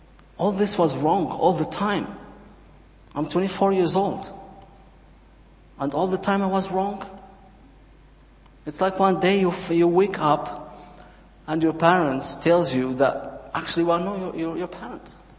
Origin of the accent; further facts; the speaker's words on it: Morocco; I'm from Morocco. 1 year ago, I was a Muslim, a devout Muslim. I grew up in a devout Muslim family environment.